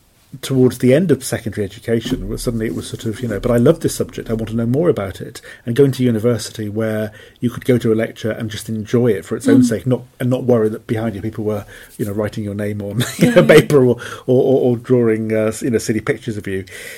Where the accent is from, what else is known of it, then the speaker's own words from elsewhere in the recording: Cardiff, Wales, United Kingdom; So when I went back to my hometown, or the part of Cardiff where I grew up, it didn't seem that big a walk at all.